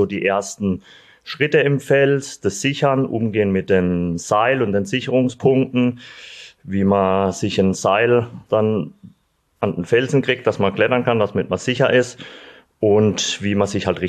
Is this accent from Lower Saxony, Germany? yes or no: no; Sulzburg, Baden-Württemberg, Germany; also born or lived in Freiburg; now in Eschbach, Germany; zum ersten Sulzburg, da bin ich aufgewachsen, geboren in Freiburg. Und das verbindet mich mit dem Schwarzwald. Wohne ich mittlerweile in Eschbach.